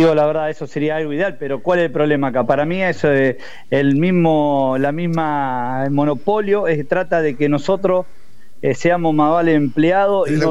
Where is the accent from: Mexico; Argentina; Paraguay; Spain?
Argentina; Villa Constitución, Santa Fe; la mayoría de los muchachos que somos acá de Villa Constitución, que es una gran parte, estamos muy unidos